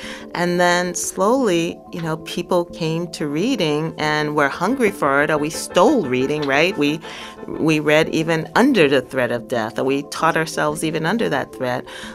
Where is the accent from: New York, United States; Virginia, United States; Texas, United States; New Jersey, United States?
New York, United States; New York City; born or raised there